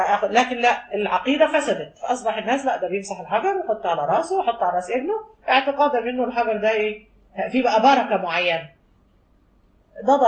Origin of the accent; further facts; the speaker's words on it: Egypt; من ضمن الحاجات العجيبه انه احنا عندنا في مصر